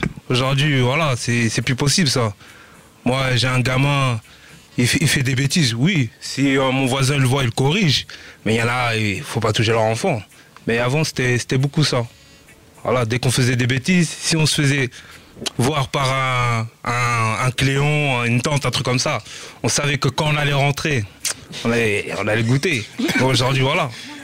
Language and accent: French; France; born there; Mais après, je pense qu'il y a aussi le fait que nous, on est nés en France